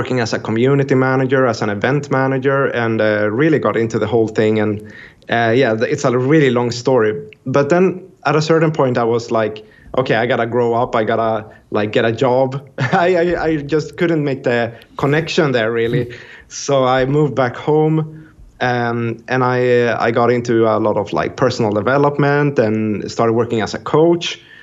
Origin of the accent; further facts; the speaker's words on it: Stockholm, Stockholm County, Sweden; English is a second language; So I mean, I'm from Stockholm, Sweden, hence the funny accent.